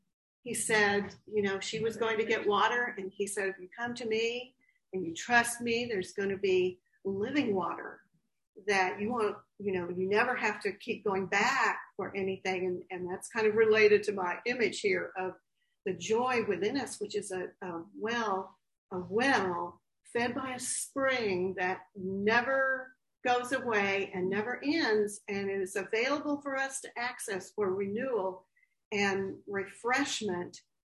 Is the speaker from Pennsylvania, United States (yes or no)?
no; Albuquerque, New Mexico, United States; So Candy mentioned New Mexico last week, and I grew up in Albuquerque.